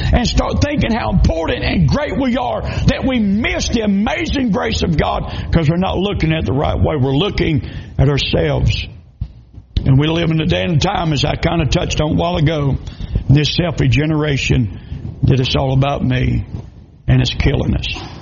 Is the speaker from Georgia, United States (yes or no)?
yes; Georgia, United States; I said, no, sir, I'm not. I said, I'm from South Georgia.